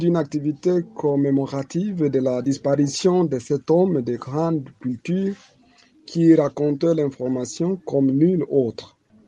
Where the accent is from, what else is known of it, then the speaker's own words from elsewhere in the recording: DR Congo; lors des atrocités de 1997, chez nous en République démocratique du Congo, nous étions des milliers de réfugiés en pleine fuite.